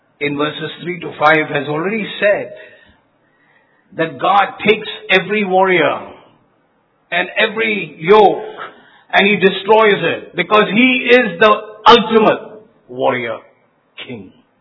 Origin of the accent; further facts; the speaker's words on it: India; And then I'm an Indian.